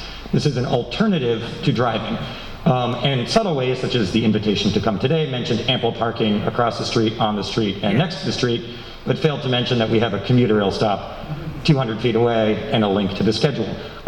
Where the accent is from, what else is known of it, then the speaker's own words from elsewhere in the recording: Reston, Virginia, United States; I grew up in Northern Virginia in a planned community called Reston. So if you know well, it was quite a shock when I came to Massachusetts and saw the lack of planning.